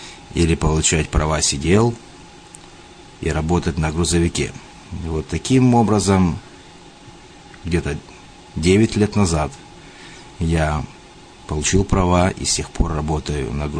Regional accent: Brest, Brest Region, Belarus; now in United States; Я сам родом из Беларуси, из города Бреста. Приехал в Америку 11 лет назад.

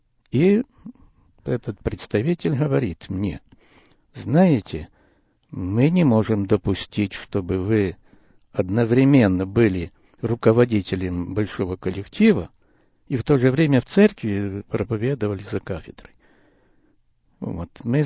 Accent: Lutsk, Volyn Oblast, Ukraine; also born or lived in Poland; я родился в Польше в 1935 году в семье верующих родителей. После войны нас переселили на Украину, и мои родители поселились на Западной Украине в городе Луцке. Там я кончил школу и пошел учиться в университет в городе Одессе.

